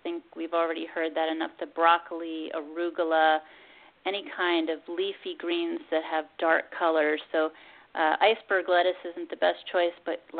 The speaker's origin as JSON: {"language": "English", "region": "Pennsylvania", "country": "United States", "tie": "born or raised there", "lives_now": "California, United States", "said": "Well, the first thing is I grew up in Pennsylvania on a farm, and my dad used to have a little garden plot in the backyard"}